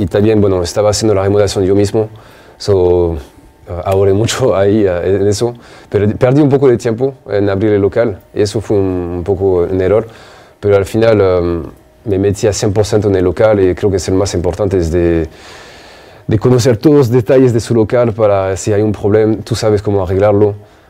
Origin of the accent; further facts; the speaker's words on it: France; como francés, todos allá comemos crepe casi constantemente.